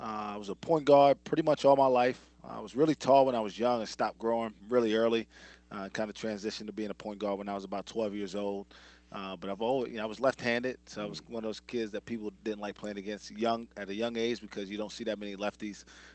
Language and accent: English; New York City, New York, United States; growing up in New York City, baseball is not that big a deal in youth leagues.